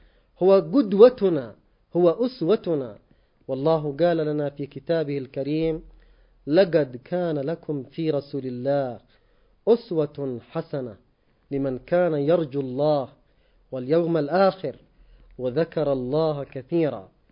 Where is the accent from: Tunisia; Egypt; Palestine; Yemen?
Yemen; على بلدنا اليمن